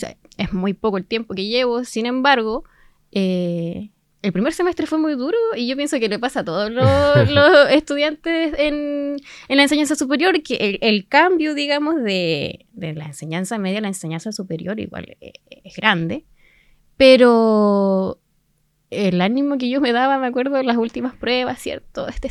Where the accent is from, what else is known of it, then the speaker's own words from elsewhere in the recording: Entre Lagos, Los Lagos, Chile; also born or lived in Osorno; Bueno, yo nací acá en Osorno, pero toda mi vida he vivido en Entre Lagos. Yo me crié en el campo, más cercano al lado de Puyehue, ¿cierto? Las termas. Allá fue mi primera infancia y bueno, luego estudié también en Entre Lagos hasta la enseñanza media